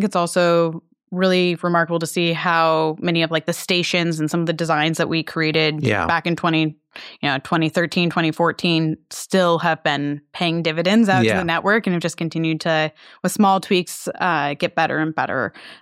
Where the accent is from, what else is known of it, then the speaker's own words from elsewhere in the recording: Washington, United States; Here in Washington.